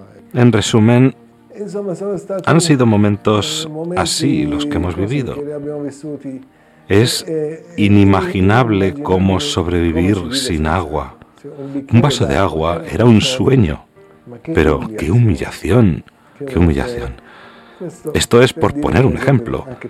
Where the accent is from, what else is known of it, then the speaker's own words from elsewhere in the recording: Aleppo, Aleppo Governorate, Syria; En realidad, yo siempre he estado en Alepo. Nací en Alepo. He sido también párroco de la catedral. Entonces soy hijo de Alepo.